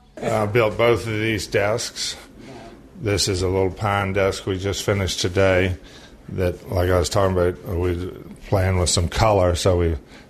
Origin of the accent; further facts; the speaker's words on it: United States; No, I'm American.